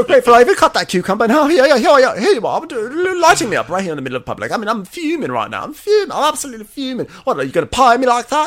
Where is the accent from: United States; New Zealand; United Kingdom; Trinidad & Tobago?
United Kingdom; But you know what? I'm British, and I'm not going to dwell on the fact and let it affect my job.